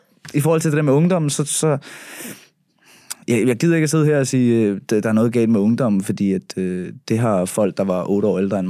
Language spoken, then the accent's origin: Danish; Copenhagen, Capital Region of Denmark, Denmark; jeg har set kvæg min opvækst ude på Christianshavn, og også kommet meget ud på Amager